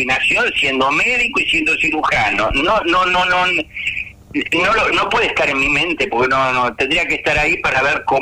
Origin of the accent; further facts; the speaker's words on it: Argentina; Yo soy argentino